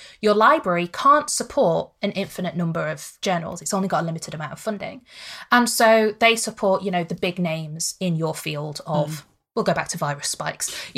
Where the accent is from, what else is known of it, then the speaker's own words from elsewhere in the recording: the north of England, United Kingdom; accent: northern; My very northern accent is really PLOS.